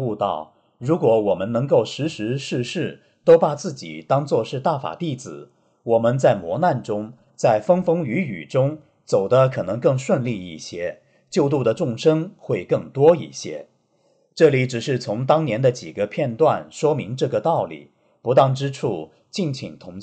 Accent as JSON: {"language": "Chinese", "region": "Anhui", "country": "China", "said": "他知道我是安徽人"}